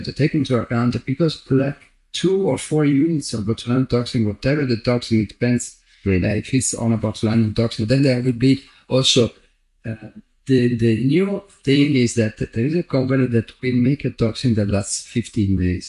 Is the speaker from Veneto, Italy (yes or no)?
yes; Venice, Veneto, Italy; born there; English is a second language; I was born in Venice, but I have to admit that it's like a very small town. It's 500,000 people